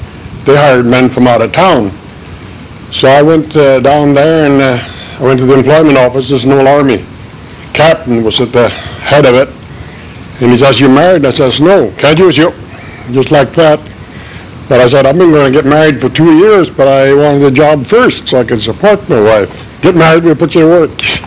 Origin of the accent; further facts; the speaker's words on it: Wisconsin, United States; also born or lived in Minneapolis, United States; I wasn't raised around here. My home was in Wisconsin. I was born in Minneapolis, but then I was moved to Wisconsin.